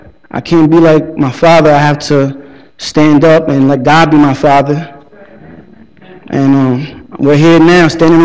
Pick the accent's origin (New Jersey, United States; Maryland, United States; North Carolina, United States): New Jersey, United States; Jersey City; I'm from Jersey City, New Jersey. I grew up in a broken home.